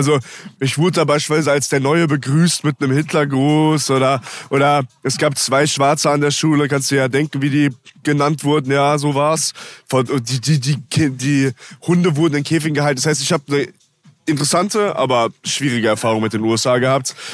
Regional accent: Hesse, Germany; Ich komme aus Hessen.

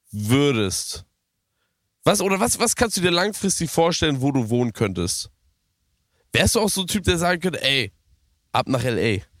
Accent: Germany; Als Deutscher auf Österreich zu schauen, ist immer so ein good feeling, weil man sich für die Politik im eigenen Land noch ein bisschen weniger schämen braucht.

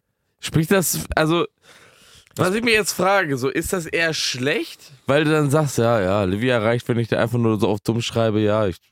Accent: Karlsruhe, Baden-Württemberg, Germany; Wir kommen auch aus Karlsruhe.

